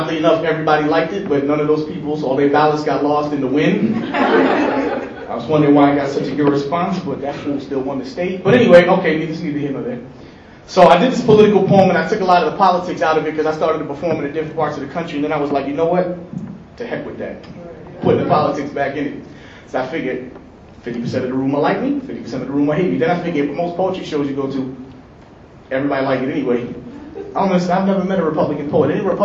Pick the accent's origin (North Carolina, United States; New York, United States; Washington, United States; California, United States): New York, United States; I'm from New York. I do a lot of shows in New York. I'm gonna write this political poem based on my views because I've been born and raised in New York.